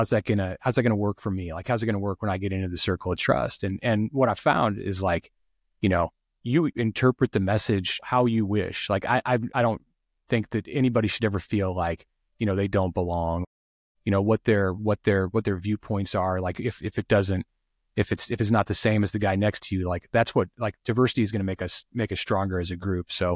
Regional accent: Omaha, Nebraska, United States; So I was raised here in Omaha in the Jewish community, you know, grew up in the synagogue, you know, and that's what I knew.

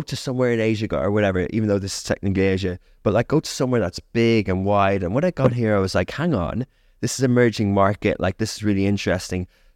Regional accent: Ireland; I'm from Ireland. Ireland has the Republic and the North. So the Republic is the South. And in Ireland, we have Gaelic communities, Irish-speaking areas in little pockets of the coast. And I'm from one of these tiny little places. In English, it's called Old Parish.

